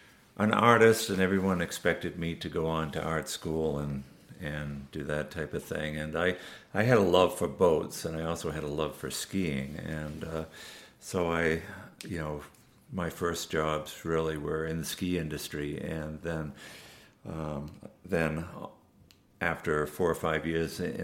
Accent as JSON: {"language": "English", "region": "Massachusetts", "country": "United States", "tie": "born or raised there", "said": "I grew up in Massachusetts, and I would take trips around Massachusetts, weekend trips, and some longer trips on up to New Hampshire and all"}